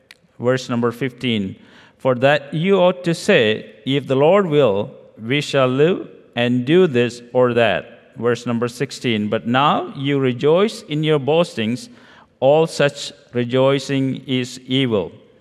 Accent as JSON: {"language": "English", "country": "India", "accent": "Indian", "second_language": "English", "said": "I'm going to go rather slowly so you understand my Indian accent. So we want to make sure that you are following along. I just came back from India."}